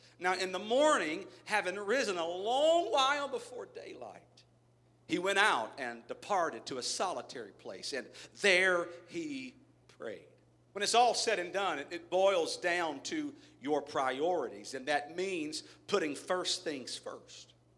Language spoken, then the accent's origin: English; Texas, United States; And I try, but I'm too much from Southeast Texas, and I just can't go there, all right?